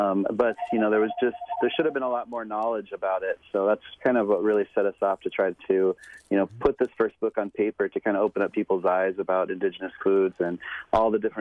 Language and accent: English; Pine Ridge, South Dakota, United States; Well, growing up on Pine Ridge, South Dakota, which is, Pine Ridge Reservation, I think the third largest reservation in the state.